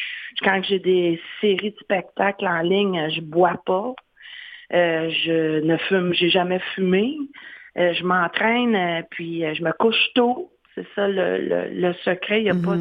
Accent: Montreal, Quebec, Canada; C'est pas parce que je viens de Montréal que je dis ça

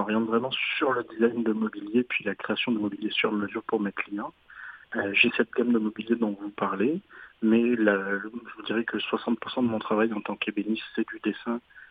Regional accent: France; accent: French; now in Canada; Oui, à l'origine, en France, vous l'entendez à mon accent, je suis français.

